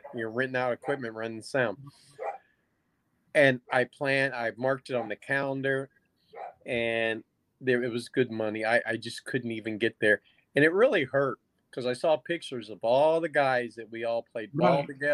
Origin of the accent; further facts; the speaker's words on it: Eldon, Missouri, United States; I'm an only child, so, you know, a lot of people, oh, yeah, only child. I grew up in Eldon, up by Eldon, Missouri, right. Up by Lake of the Ozarks.